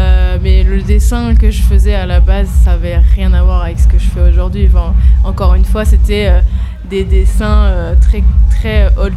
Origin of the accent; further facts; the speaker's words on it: Paris, Île-de-France, France; Alors, je viens de Paris, moi.